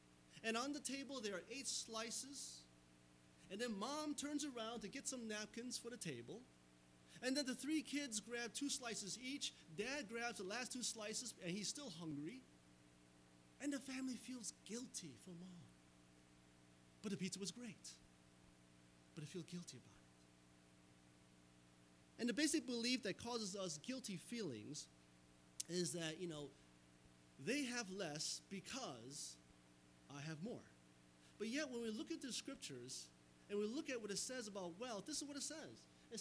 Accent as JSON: {"language": "English", "country": "United States", "tie": "born there", "said": "Thank God I was born in America and not in Cambodia or some third world country."}